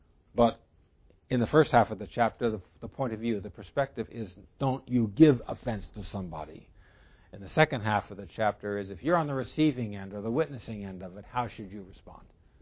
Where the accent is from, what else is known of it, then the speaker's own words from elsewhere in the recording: New Jersey, United States; Where I grew up in New Jersey, they didn't say y'all.